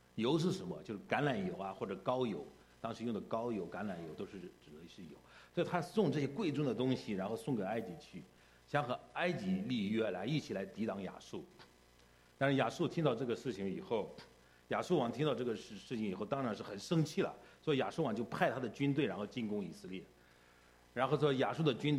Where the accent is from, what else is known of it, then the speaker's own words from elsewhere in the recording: Central Plains, China; 我是在中国的北方啊出生的，在中国的北方长大啊。我们那个北方其实在按照中国的以前的历史应该属于中原地区，靠北一点，就在那个西安和洛阳之间。